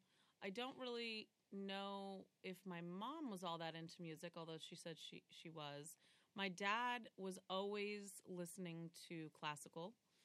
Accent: New York City, New York, United States; born there; I was born in Manhattan.

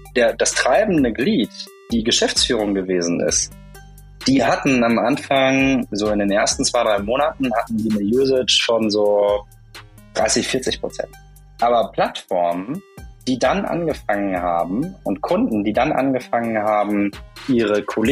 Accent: Rhineland, Germany; now in Hamburg, Germany; Im Kern bin ich eigentlich ein Rheinländer, aber ich habe mich mit vielen Stationen dazwischen dann irgendwann verloren hier in Hamburg

